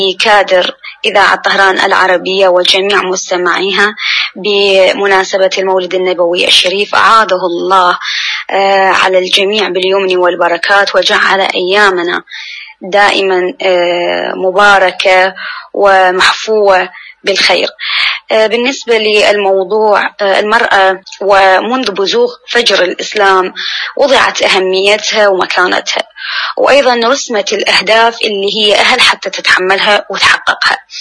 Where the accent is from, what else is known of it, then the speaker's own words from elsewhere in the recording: Iraq; أنا كامرأة عراقية ما أبتعد هواية